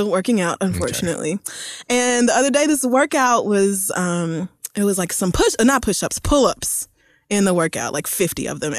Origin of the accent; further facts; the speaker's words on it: Tulsa, Oklahoma, United States; I knew, because I grew up in Tulsa, Oklahoma, that they was not going to do shit to that white woman.